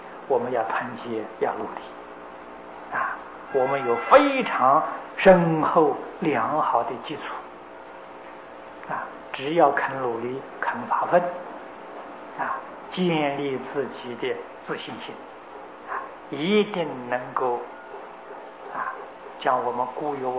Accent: China; 从前呢是我们中国人呐，啊。看看我们中国历史在这个地球上称霸多少年了

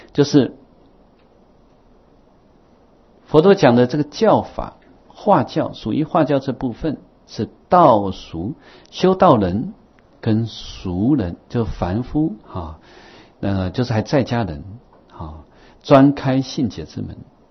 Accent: Taiwan; 我们台湾人去泰国学的，回来，我跟着他走过台湾

